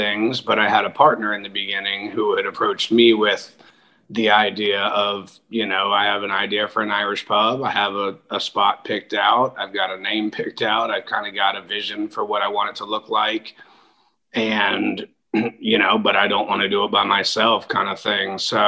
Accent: Geneva, Switzerland; we were in Geneva, which is on the French side. So I, you know, all my siblings and I all went to school in French. So we all. Family, you know, we all speak French fluently.

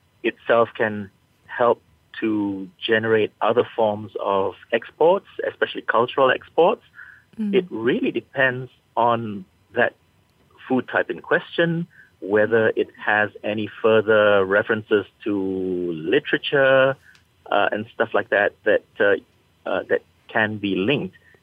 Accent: Malaysia; I'm from Malaysia

